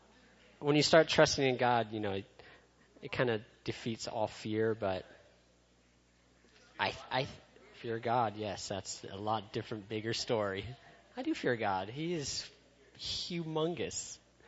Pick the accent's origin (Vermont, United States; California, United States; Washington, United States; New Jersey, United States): California, United States; Orange; born there; I was born in Orange, right next to Anaheim. So I'm pretty much, yeah, California.